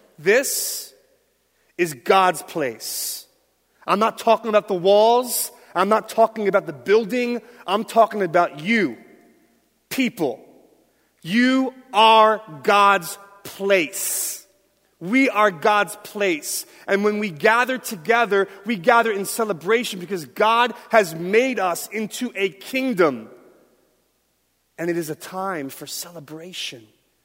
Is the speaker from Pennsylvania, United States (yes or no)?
yes; Philadelphia, Pennsylvania, United States; And so you can imagine growing up in Philly, especially in that neighborhood. I just loved all the Philly stuff, right?